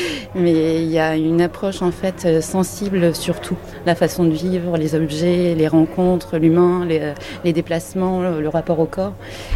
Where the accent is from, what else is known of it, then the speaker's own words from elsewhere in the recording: France; je suis une Française qui parle du Japon sans jamais avoir bougé.